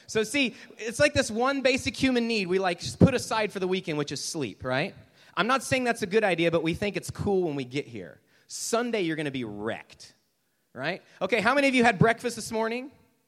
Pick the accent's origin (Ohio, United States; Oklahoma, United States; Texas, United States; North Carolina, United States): Texas, United States; Houston; And I'm from Houston, and it's really hot there, and there's a lot of pollution.